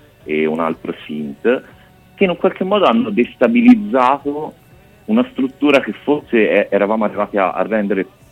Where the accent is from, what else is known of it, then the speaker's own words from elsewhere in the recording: Pistoia, Tuscany, Italy; Io sono di Pistoia